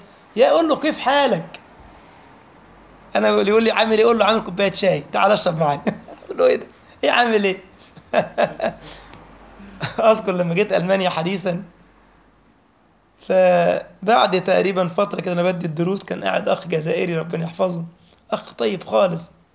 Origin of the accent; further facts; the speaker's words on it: Egypt; moved away as an adult; now in Saarbrücken, Germany; تسمع مني بعض الألفاظ، أنا مصري مثلا، حضرتك مغربي وجزائري وسوري